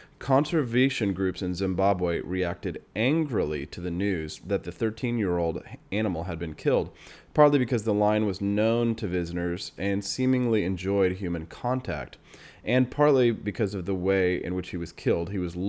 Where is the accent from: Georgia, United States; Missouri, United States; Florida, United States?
Missouri, United States; Kansas City; now in Alexandria, United States; I'm going to be moving from Alexandria, Virginia to my hometown of Kansas City, Missouri, back across the Mississippi, way out west, through the St. Louis Arch, back to my homeland